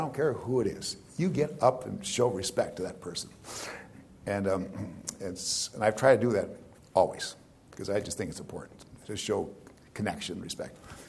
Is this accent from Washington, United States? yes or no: no; Helena, Montana, United States; I'm this kid from Montana, from Helena. My parents are Republicans.